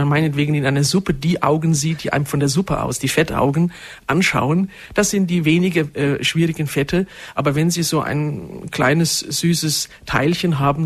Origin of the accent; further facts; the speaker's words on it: Germany; wir Deutsche